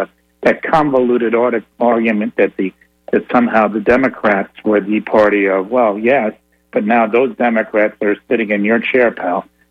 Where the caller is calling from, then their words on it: Dunedin, Florida, United States; Dunedin. Dunedin